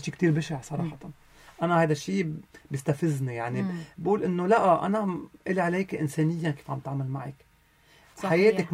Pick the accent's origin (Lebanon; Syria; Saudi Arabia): Lebanon; نحن لبناني